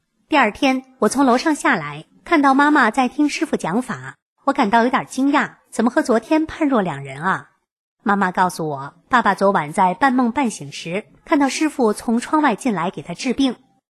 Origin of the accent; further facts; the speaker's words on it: Taiwan; 我说我是台湾人。